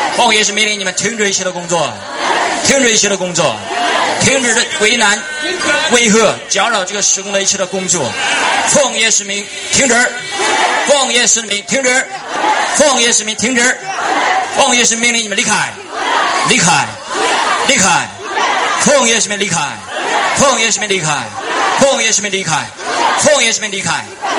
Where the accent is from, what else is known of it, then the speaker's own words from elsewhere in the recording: China; born there; 感谢主使我们生在中国，感谢主使我们生在中国